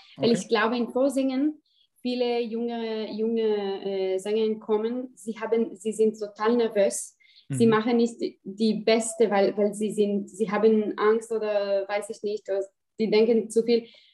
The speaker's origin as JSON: {"language": "German", "country": "Israel", "also_born_or_lived": "Vienna", "second_language": "German", "moved": "as an adult", "lives_now": "Berlin, Germany", "said": "ich habe nicht geplant, in Wien zu leben oder in Europa, ja, ich komme aus Israel"}